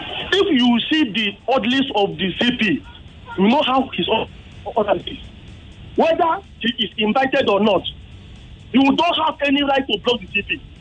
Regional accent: Surulere, Lagos, Nigeria; from Surulere.

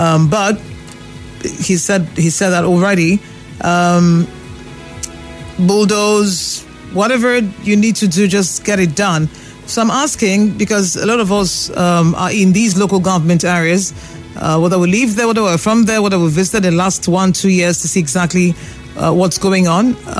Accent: Nigeria; We are Nigerian for Port Harcourt.

